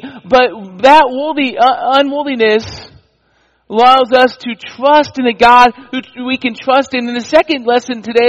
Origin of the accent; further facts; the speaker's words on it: Indiana, United States; A little bit about me and my testimony. I grew up in Indiana